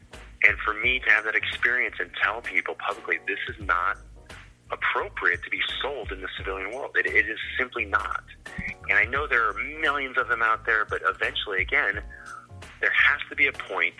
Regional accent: Ohio, United States; And again, I grew up in Ohio. We had tornado drills, and I swear that scared the hell out of me.

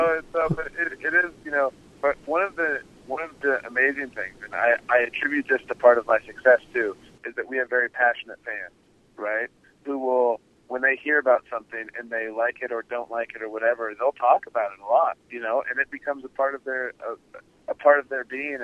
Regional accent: Aberdeen, Washington, United States; there was this fake interview with my hometown, the Aberdeen, Washington radio station or something like that.

